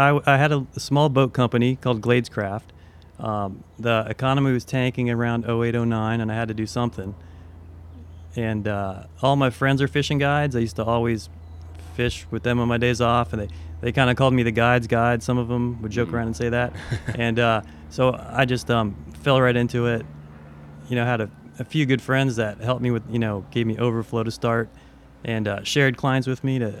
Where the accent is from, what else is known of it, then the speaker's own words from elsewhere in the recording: Deerfield Beach, Florida, United States; yeah, I grew up in Deerfield.